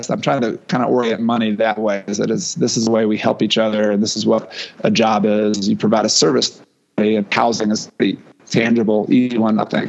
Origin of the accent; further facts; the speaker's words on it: the South, United States; I'm from the South, so maybe that doesn't resonate with anybody else.